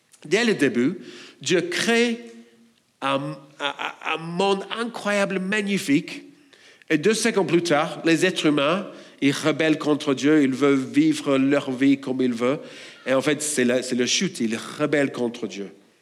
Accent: Australia; French is a second language; même moi, j'ai grandi en Australie

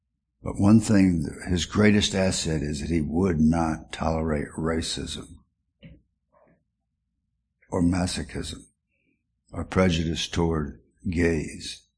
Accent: the South, United States; accent: Southern; these big guys are going to hear my Southern accent.

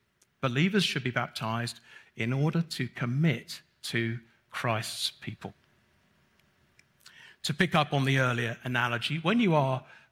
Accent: United Kingdom; I'm not only am I an introvert, I'm British.

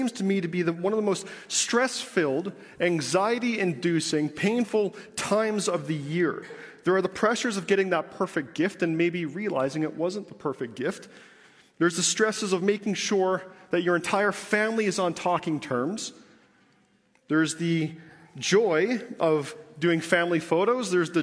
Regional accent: Digby, Nova Scotia, Canada; born there; there was no angelic chorus when I was born in Digby, Nova Scotia.

